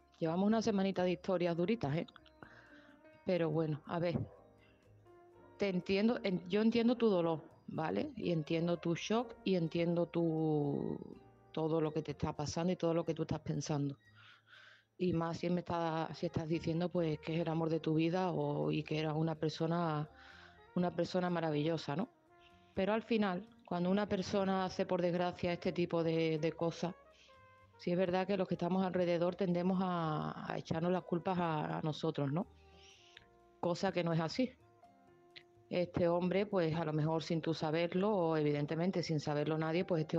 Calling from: Seville, Andalusia, Spain; es de Sevilla

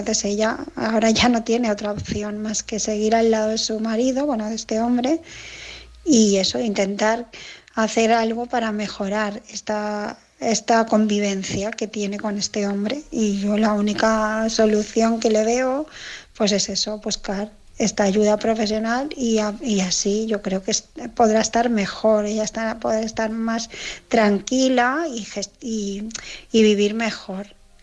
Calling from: Barcelona, Catalonia, Spain; de Barcelona

